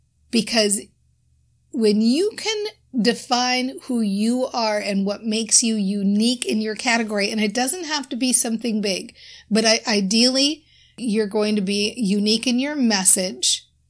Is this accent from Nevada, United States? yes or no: no; Minnesota, United States; I'm from Minnesota. I think it's safe to say I'm probably the only expert in the mindset for entrepreneurs category that lives in Minnesota